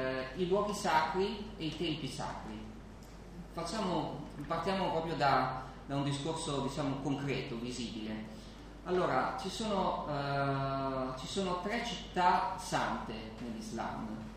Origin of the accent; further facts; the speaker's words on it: Reggio Emilia, Emilia-Romagna, Italy; now in Vicenza, Italy; vengo da Vicenza perché vivo lì, ma sono emiliano, sono di Reggio Emilia, quindi siamo più o meno tutti della stessa regione.